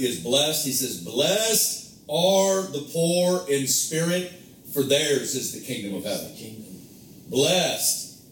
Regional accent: United States; and again, I love being an American. It's my favorite thing. I love this country. I'm proud to be an American.

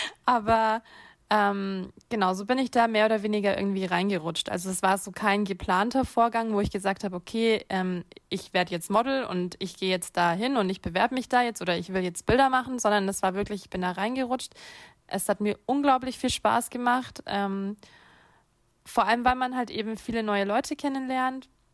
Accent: Nuremberg, Bavaria, Germany; Ich komme aus Nürnberg. Ich bin 25 Jahre alt.

